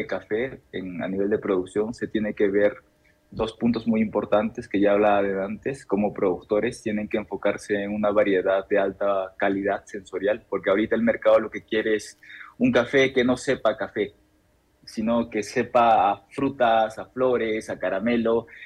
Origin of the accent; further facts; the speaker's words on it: La Convención, Cusco, Peru; Por ejemplo, en la provincia de la Convención de donde yo soy, les puedo comentar un poquito la experiencia.